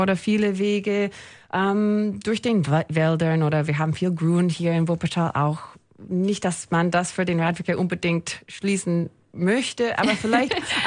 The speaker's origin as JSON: {"language": "German", "town": "Calgary", "region": "Alberta", "country": "Canada", "tie": "born or raised there", "said": "Wenn ich aber an meine Heimatstadt Calgary in Kanada denke, ist das viel schwieriger."}